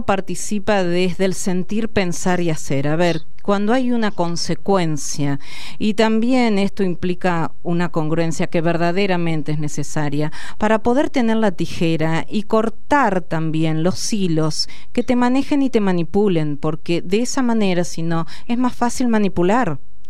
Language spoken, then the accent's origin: Spanish; Carlos Casares, Buenos Aires Province, Argentina; born there; yo nací en Carlos Casares, provincia de Buenos Aires, soy de los pagos de Felisa Micheli